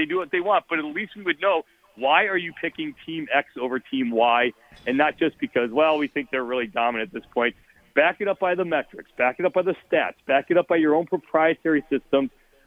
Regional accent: Minneapolis, Minnesota, United States; I'm with you. I grew up in Minneapolis.

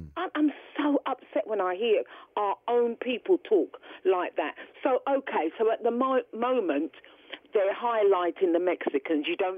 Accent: England, United Kingdom; I was born and bred in England.

